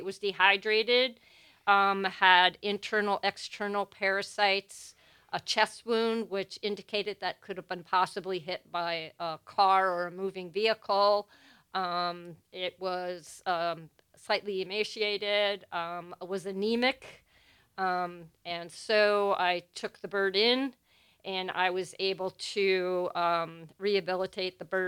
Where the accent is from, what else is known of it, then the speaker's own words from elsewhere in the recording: New Jersey, United States; now in Wisconsin, United States; I'm actually was born and raised in New Jersey.